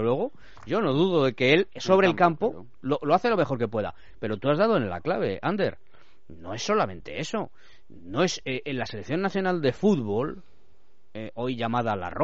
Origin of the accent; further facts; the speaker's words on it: Spain; somos españoles como él